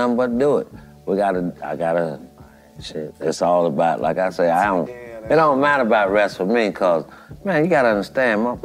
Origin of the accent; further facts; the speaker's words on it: Gainesville, Florida, United States; You know, I'm a street dude. I'm from Gainesville, Florida.